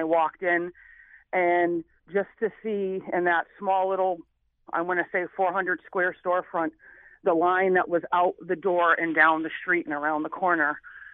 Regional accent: New Haven, Connecticut, United States; I came from New Haven, Connecticut, with, you know, a single mother trying to make it, in the late 70s, early 80s.

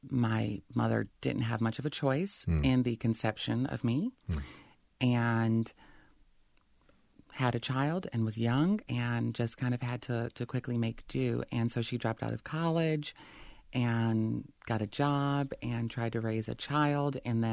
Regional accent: Syracuse, New York, United States; Oh, yeah. Syracuse.

